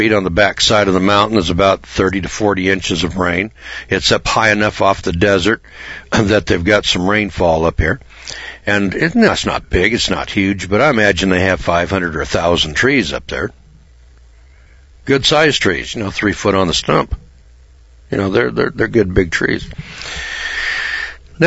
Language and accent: English; Eureka, California, United States; Now, I'm from Northern California, so I can recognize a redwood tree, kids. I'm from Eureka, and I know what a redwood tree looks like.